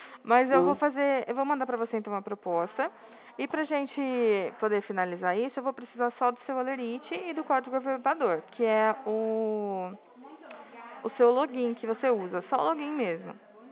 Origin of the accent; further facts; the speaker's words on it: Dracena, São Paulo, Brazil; eu sou de Dracena, no interior de São Paulo.